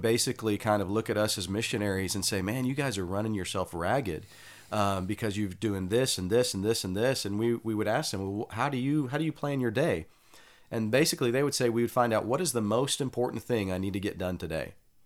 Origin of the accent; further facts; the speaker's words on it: United States; So very different for me growing up outside of America and then coming back and trying to pastor an American church.